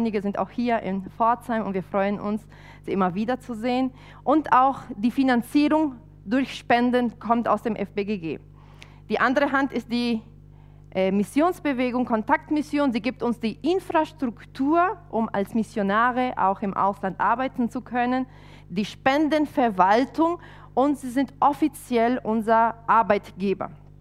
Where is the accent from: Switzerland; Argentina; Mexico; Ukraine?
Argentina; now in Germany; wir sind beide ursprünglich Argentinier, sind dann 2005 ich und 2008 ist mein Mann dann nach Deutschland gekommen